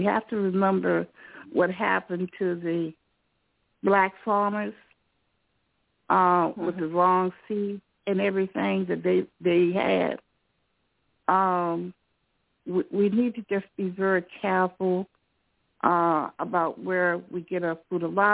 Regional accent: Richmond, Virginia, United States; Good evening, King and Queen. … from Richmond, Virginia.

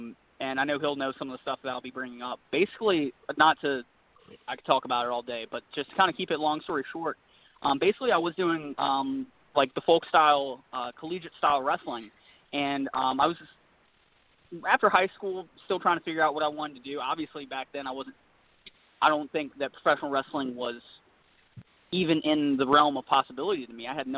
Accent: Virginia, United States; Even though I'm from Virginia, I make sure to enunciate everything.

